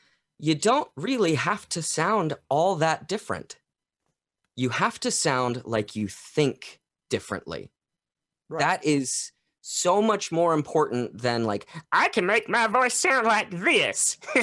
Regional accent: North Carolina, United States; And I said, oh, no, I'm from North Carolina and other places.

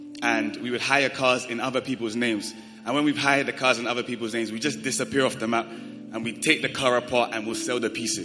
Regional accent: London, United Kingdom; I grew up in London

